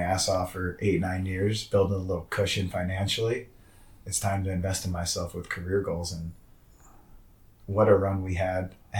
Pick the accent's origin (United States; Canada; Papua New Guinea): United States; Philadelphia, Pennsylvania; just growing up in Philadelphia, listening to sports talk shows and ignorant fans, stupid announcers